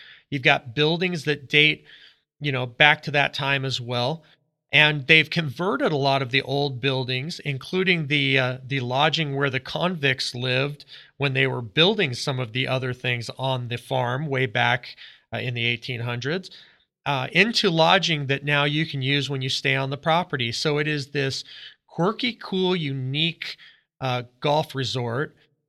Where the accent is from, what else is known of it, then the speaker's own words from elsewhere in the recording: United States; You know, I'm an American. My preference is probably abandoned dunes.